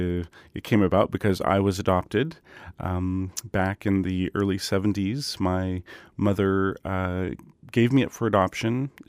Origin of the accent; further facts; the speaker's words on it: Bethel, Alaska, United States; you're half Eskimo and you were born in Bethel. So I grew up thinking, oh, I'm from Bethel, and which, you know, it's, if you're not from Bethel, that's a big joke that no one actually wants to be from Bethel.